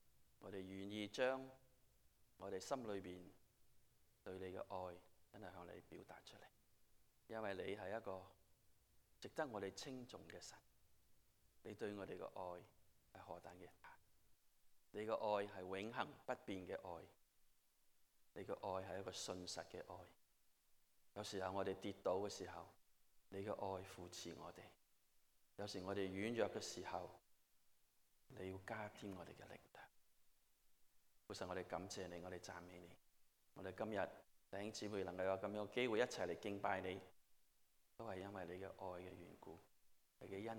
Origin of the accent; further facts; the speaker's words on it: Guangdong, China; 我哋中國人啊，特別係廣東人咧，我哋係好有創意嘅。